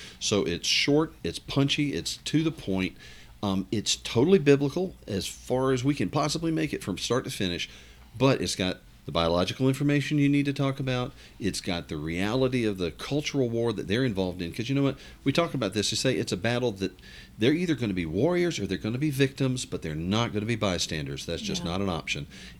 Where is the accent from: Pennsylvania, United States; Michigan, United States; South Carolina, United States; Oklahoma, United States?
South Carolina, United States; You know, we're here in South Carolina. I grew up in South Carolina